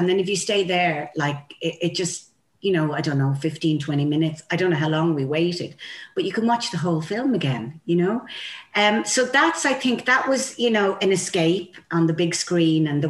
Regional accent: Cabra West, Leinster, Ireland; It's funny because I'm from Cabra West

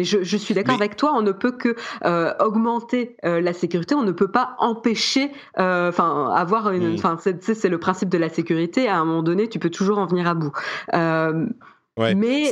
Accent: France; Parce qu'en fait, nous, on n'est pas américains. on est français

